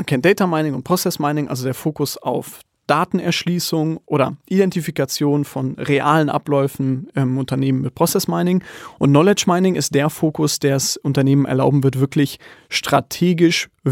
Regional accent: Munich, Bavaria, Germany; ich komme aus München

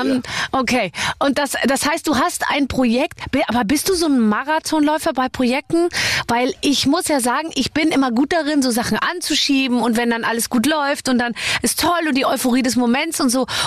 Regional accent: Munich, Bavaria, Germany; ich komme ja aus München

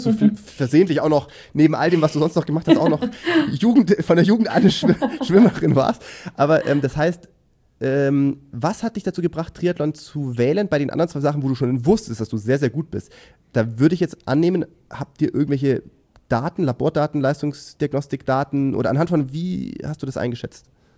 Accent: Ehningen, Baden-Württemberg, Germany; also ich komme auch aus dem Schwäbischen

